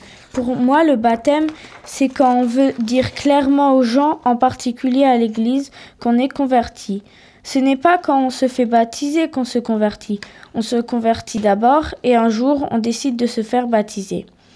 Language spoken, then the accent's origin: French; Montpellier, Occitanie, France; born there; je suis née à Montpellier, en France.